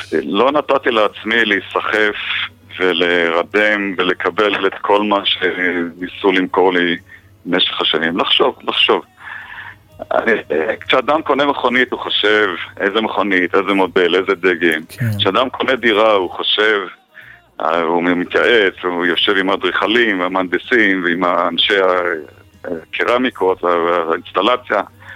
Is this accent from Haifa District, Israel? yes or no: yes; Haifa, Haifa District, Israel; שגדל בחיים הטובים של הקרמל בחיפה, כבר התחלתי לחשוב.